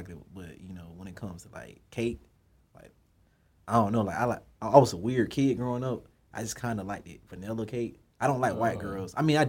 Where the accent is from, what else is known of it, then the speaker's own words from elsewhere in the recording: Florida, United States; It's too many. I come from Florida. They be fraud, man.